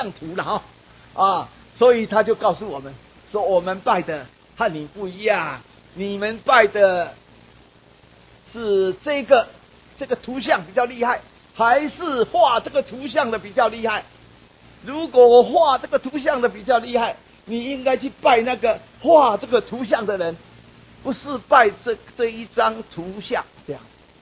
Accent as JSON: {"language": "Chinese", "region": "Taipei", "country": "Taiwan", "tie": "born or raised there", "said": "我小时候都是住在台北，5岁到12岁我有记忆，我在台北这个地方搬家搬啊7次，5岁到12岁，所以到12岁，5年级上学期才，民国43年哈，才搬到大龙洞这个地方"}